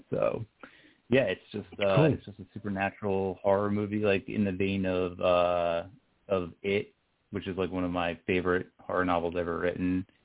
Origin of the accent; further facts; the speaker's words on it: Tomsworth, New Jersey, United States; Back in my hometown of Tomsworth, New Jersey, in the 90s, this actually kind of happened.